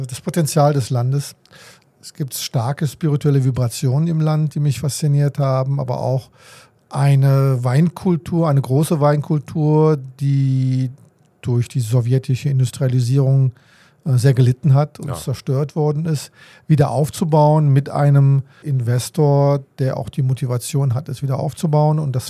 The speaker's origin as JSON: {"language": "German", "town": "Bad Honnef", "region": "North Rhine-Westphalia", "country": "Germany", "tie": "born or raised there", "moved": "as an adult", "lives_now": "Georgia", "said": "Also ich komme nicht gebürtig aus Georgien, aber lebe schon 11 Jahre dort."}